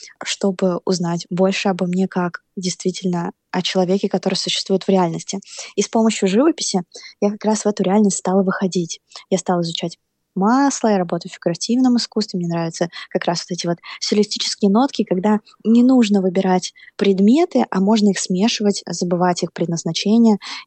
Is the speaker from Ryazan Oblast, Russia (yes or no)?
no; Saratov, Saratov Oblast, Russia; now in Saint Petersburg, Russia; Я из Саратова переехала в Петербург